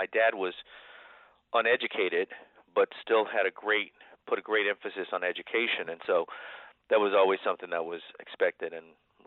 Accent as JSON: {"language": "English", "town": "Smithville", "region": "Texas", "country": "United States", "tie": "born or raised there", "also_born_or_lived": "Austin, Texas", "said": "Well, I was born in Austin, Texas, and I grew up near there in a town called Smithville, Texas, and grew up my whole life there in Central Texas, went to Texas State University before I came out to California."}